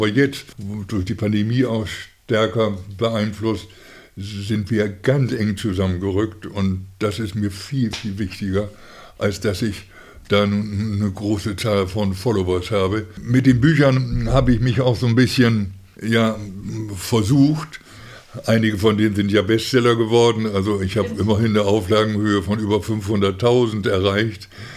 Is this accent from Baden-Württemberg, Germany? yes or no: no; Bremen, Germany; Ich bin ja hier in Bremen aufgewachsen, ich bin hier geboren